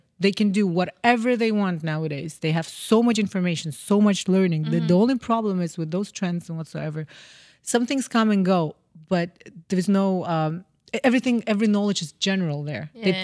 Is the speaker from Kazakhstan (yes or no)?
yes; Kazakhstan; I'm from Kazakhstan.